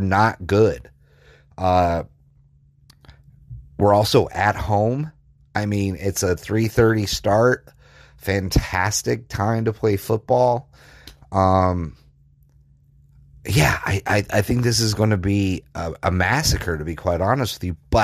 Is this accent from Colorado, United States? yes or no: yes; Colorado, United States; I grew up in Colorado, so growing up in Colorado, you get your teeth kicked in by Nebraska pretty much my whole life.